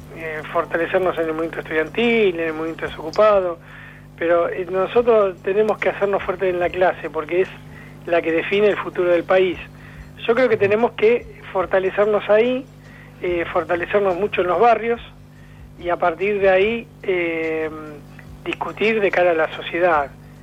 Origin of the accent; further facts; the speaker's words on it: Ushuaia, Tierra del Fuego, Argentina; Yo vengo de Ushuaia, te puedo asegurar que en Ushuaia la izquierda va a ser una elección muy buena.